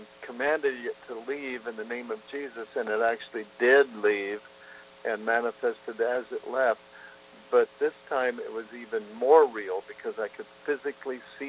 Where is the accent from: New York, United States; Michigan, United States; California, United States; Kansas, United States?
Kansas, United States; Growing up in Kansas and the Midwest, I was in what you would call a dry county.